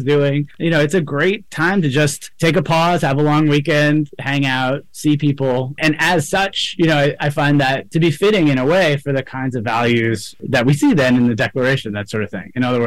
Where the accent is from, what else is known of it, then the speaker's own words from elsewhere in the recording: New York City, New York, United States; I think because I grew up in New York City, the fireworks are this huge spectacle